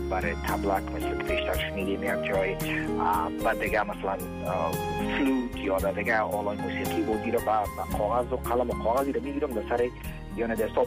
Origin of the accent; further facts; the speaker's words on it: Afghanistan; چرا که اصلا خونم افغان است و خودم افغان هستم